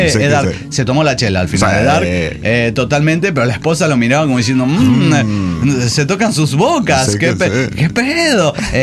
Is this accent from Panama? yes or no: no; Villa Mercedes, San Luis, Argentina; Soy de Villa Mercedes, San Luis, Argentina.